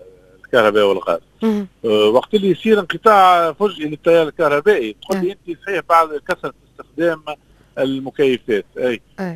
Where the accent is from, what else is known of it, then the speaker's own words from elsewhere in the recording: Tunisia; احنا تونسي